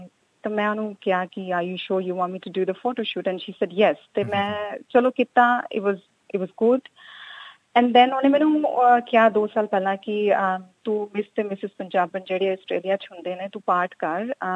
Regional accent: Jalandhar, Punjab, India; moved away as an adult; now in Australia; ਮੇਰਾ ਪਿੱਛੋਂ ਪੰਜਾਬ ਤੋਂ ਜਲੰਧਰ ਤੋਂ ਹੀ ਹੈ, ਮੈਂ ਸ਼ੁਰੂ ਤੋਂ ਹੀ ਜਲੰਧਰ ਤੋਂ ਹੀ ਤੇ ਰਹੀ ਹਾਂ। ਮੇਰਾ ਜਨਮ, ਐਜੂਕੇਸ਼ਨ, ਸਕੂਲਿੰਗ, ਯੂਨੀਵਰਸਿਟੀ ਸਭ ਜਲੰਧਰ ਦੇ ਵਿੱਚ ਹੀ ਹੋਈ ਸੀ, ਤੇ 2005 ਦੇ ਵਿੱਚ ਜੀ ਮੇਰੀ ਮੈਰਿਜ ਕਰਕੇ ਮੈਂ ਆਸਟ੍ਰੇਲੀਆ 'ਚ ਆਈ ਸੀਗੀ।

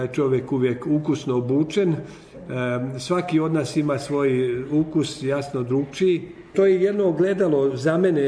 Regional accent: Croatia; now in Australia; Ja obično svake godine idem doma. Ja si doma kupim. Kod nas u Hrvatskoj ima isto super firmi.

